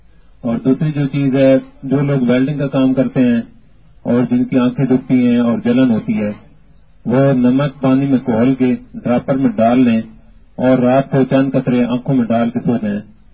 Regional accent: Mianwali, Punjab, Pakistan; اور میرا تعلق منوالی سے ہے.

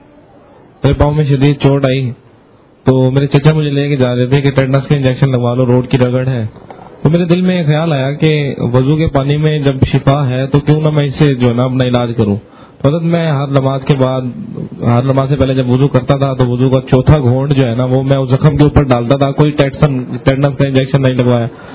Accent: Multan, Punjab, Pakistan; میں ملتان سے آیا ہوں.

